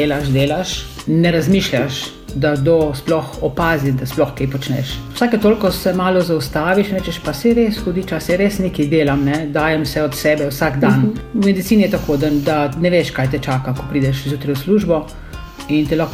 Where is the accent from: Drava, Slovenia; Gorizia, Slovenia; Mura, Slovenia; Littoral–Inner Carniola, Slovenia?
Littoral–Inner Carniola, Slovenia; Prem; born there; now in Ilirska Bistrica, Slovenia; Jaz sem rojena na Premu, prav doma sem rojena.